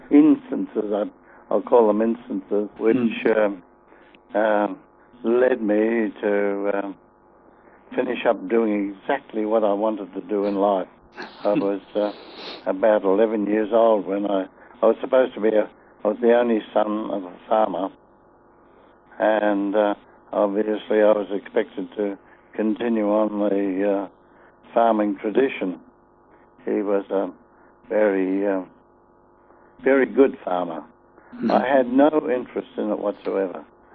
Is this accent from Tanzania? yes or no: no; Meriden, Western Australia, Australia; I grew up in 28 miles out of a place called Meriden in Western Australia